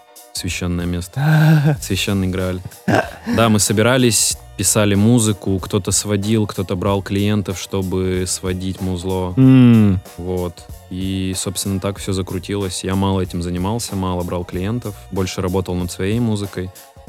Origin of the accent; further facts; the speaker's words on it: Vologda, Vologda Oblast, Russia; now in Moscow, Russia; Ну нет, как тебе сказать, это мой родной город. Я не могу его не любить, но любимый город все-таки Москва, наверное, сейчас.